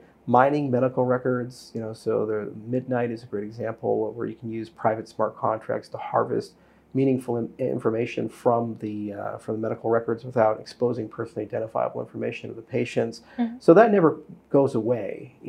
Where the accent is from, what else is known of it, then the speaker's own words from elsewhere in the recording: Hawaii, United States; moved away; also born or lived in Colorado / Wyoming; I grew up in Hawaii before I moved to Colorado and Wyoming. And there it was great because you have orchids growing in your backyard.